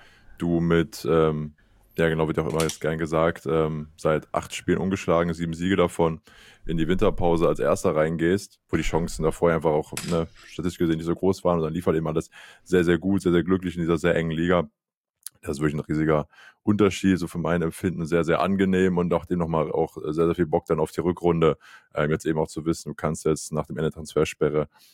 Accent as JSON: {"language": "German", "town": "Cologne", "region": "North Rhine-Westphalia", "country": "Germany", "said": "Und was du halt immer weißt als Kölner ist, der Gästeblock ist 10 von 10."}